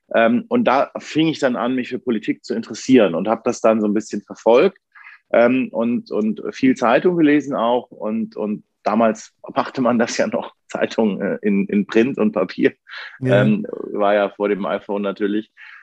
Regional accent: Bavaria, Germany; im Bayerischen Wald, wo ich aufgewachsen bin, im Landkreis Cham

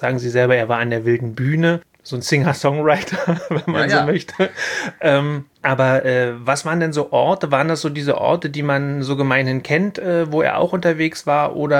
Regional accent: East Germany, Germany; born there; also ich bin ja in der DDR groß geworden, nicht ganz groß geworden, aber zumindest geboren und auch eingeschult worden noch.

